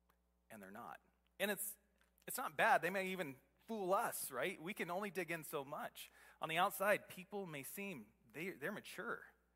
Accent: Sheridan, Wyoming, United States; I grew up in Sheridan, and my dad was a general manager of a car dealership there.

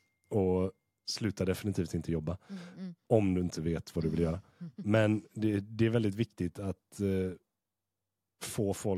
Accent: Tollered, Västra Götaland County, Sweden; Jag kommer ju bara från, jag kommer från Tollered liksom, mm. här borta.

